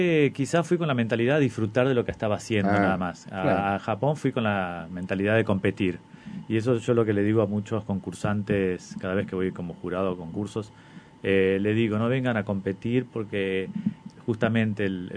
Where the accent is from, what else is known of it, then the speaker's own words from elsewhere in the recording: Argentina; yo por lo menos lo tengo como argentino